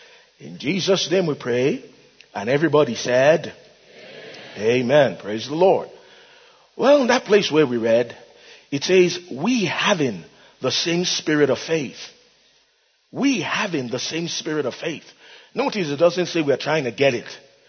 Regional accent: Nigeria; I'm from Nigeria. I'm happily married, husband of one wife.

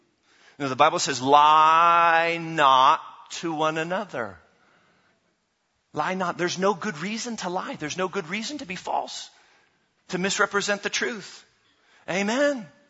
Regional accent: United States; Okay, so I grew up as an American. And so part of being American means you are full of pride and ego.

